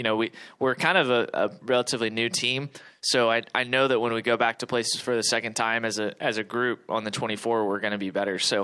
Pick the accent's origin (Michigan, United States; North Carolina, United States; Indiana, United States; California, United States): North Carolina, United States; Charlotte; growing up in Charlotte, and I went to this race every year for a long time